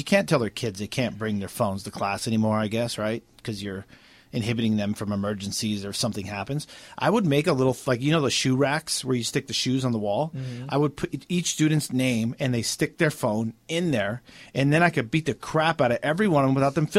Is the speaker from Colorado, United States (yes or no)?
yes; Colorado, United States; I'm from Colorado.